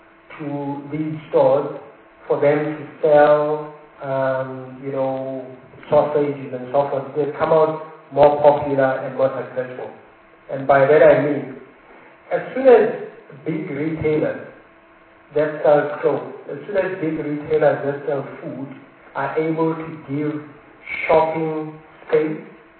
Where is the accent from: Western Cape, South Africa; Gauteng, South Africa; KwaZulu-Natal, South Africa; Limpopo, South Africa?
Gauteng, South Africa; Soweto; I come from Soweto